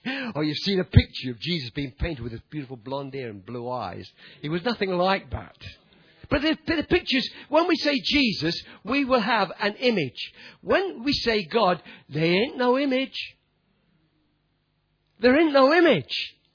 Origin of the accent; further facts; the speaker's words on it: England, United Kingdom; accent: English; I'm English, you see. So I've got still. Have you noticed I've got a bit of an English accent?